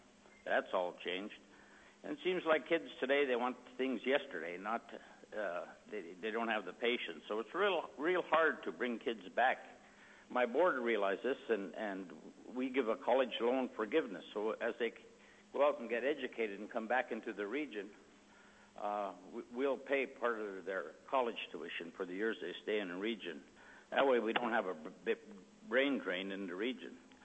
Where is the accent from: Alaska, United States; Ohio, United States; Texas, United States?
Alaska, United States; Dillingham; I was born and raised here in Dillingham. I don't want to leave this community when I retire.